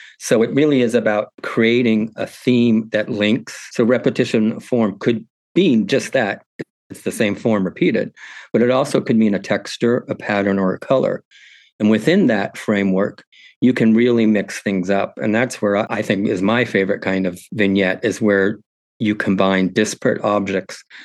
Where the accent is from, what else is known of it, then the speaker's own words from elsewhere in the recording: Miami, Florida, United States; because also growing up in Miami, it was mainly built as a fantasy vacation destination or a fantasy retirement community for people from the Northeast to flock to.